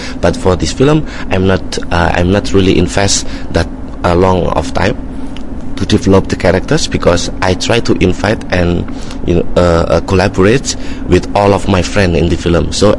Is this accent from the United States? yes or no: no; Indonesia; me myself, you know, I grew up in Indonesia, which also, you know, is very East.